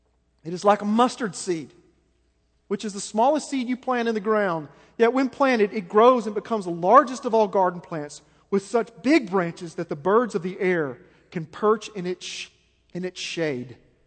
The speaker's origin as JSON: {"language": "English", "town": "Memphis", "region": "Tennessee", "country": "United States", "said": "Well, sorry, I'm from Memphis."}